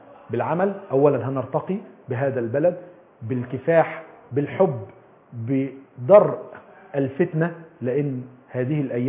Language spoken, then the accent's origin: Arabic; Egypt; احنا كمصريين بنحب بلدنا جدا جدا